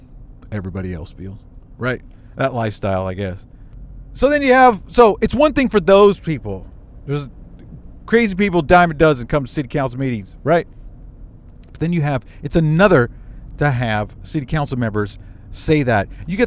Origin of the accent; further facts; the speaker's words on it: Castro Valley, California, United States; my hometown, born and raised in Castro Valley.